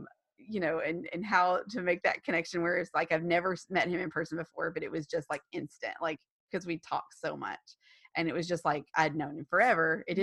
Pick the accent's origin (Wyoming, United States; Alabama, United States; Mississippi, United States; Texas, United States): Alabama, United States; Huntsville; he's from Austin, I'm from Huntsville.